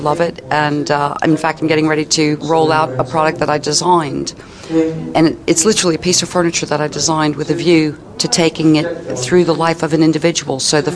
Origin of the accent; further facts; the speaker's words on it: Washington, District of Columbia, United States; Yes, indeed. Washington, D.C.